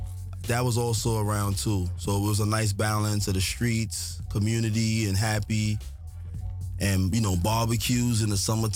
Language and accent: English; Brooklyn, New York, United States; My parents is from Nigeria. So, you know, I grew up in Brooklyn, you know. We were teased as Africans when being African wasn't as understood.